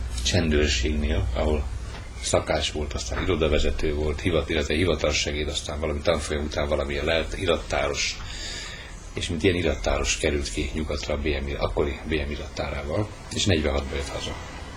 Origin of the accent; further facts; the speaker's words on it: Budapest, Hungary; born there; 50 éves és építész. Budapesten születtem.